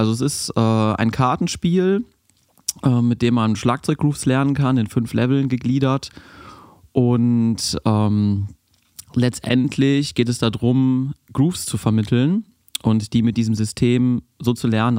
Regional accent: North Rhine-Westphalia, Germany; now in Cologne, Germany; Ich bin zwar im Rheinland groß geworden, aber eher Richtung Düsseldorf-Neuss. 2-3 Mal umgezogen, aber immer so in diesem, ich sag mal, in diesem Pott da. näher an Düsseldorf als an Köln.

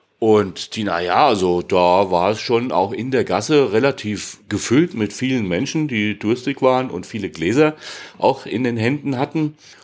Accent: Hesse, Germany; Naja, ich bin halt Hesse.

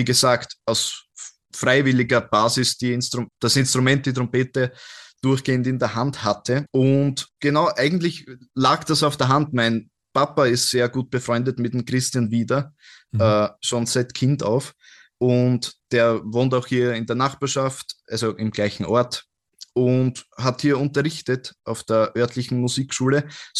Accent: Burgenland, Austria; Ich komme ja aus dem Mittelburgenland. Das ist ja quasi eine Blasmusik-Hochburg.

